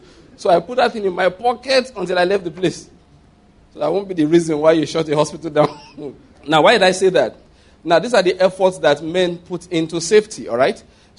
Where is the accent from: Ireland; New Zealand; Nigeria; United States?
Nigeria; And of course, you know, I came from Nigeria where... Oh, praise the Lord. You know, Nigeria, we are tough people, though.